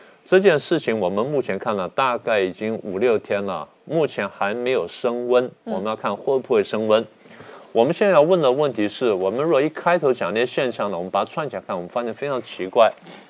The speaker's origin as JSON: {"language": "Chinese", "country": "Taiwan", "said": "我们台湾人呢必须提高警惕"}